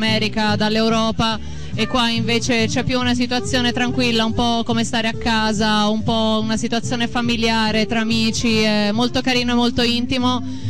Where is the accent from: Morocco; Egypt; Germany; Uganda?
Uganda; Kampala, Central Region; Italian is a second language; vengo dall'Uganda, sono un DJ da tanti anni, vengo da Kampala e sono anche una produttrice.